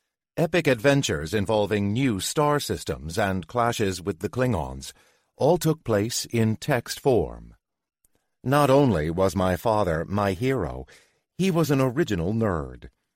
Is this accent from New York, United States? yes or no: no; Detroit, Michigan, United States; I grew up in the Detroit area, and my father worked in the auto industry, which was pretty common.